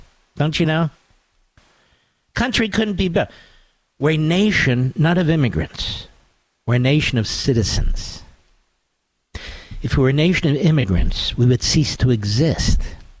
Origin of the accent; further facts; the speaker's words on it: Philadelphia, Pennsylvania, United States; But he's not the same guy who's in ghettos in my hometown, North Philly, or West Philly, or parts of New York, or parts